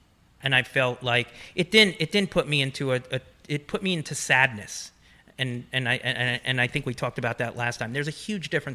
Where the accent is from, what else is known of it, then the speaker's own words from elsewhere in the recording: Manhattan, New York, United States; I grew up in Manhattan, and there was probably the biggest thing of when I was young was the Central Park rape.